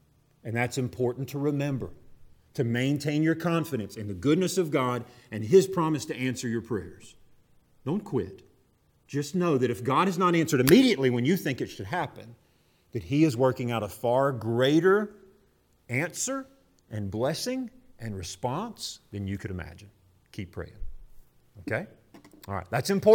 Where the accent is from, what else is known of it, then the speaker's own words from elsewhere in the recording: Florida, United States; When I grew up in Florida and people would move to Florida from Michigan and try to change my culture